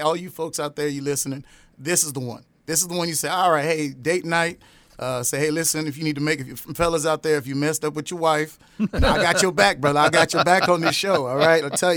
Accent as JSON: {"language": "English", "town": "Kansas City", "country": "United States", "said": "This was actually Irvin Junior High. This is Kansas City. I'm from Kansas City."}